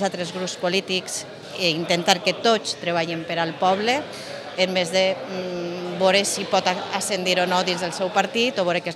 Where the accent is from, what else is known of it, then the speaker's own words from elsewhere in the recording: Moncofa, Valencian Community, Spain; born there; jo he nascut en Moncofa, he nascut a Castelló, visc en Moncofa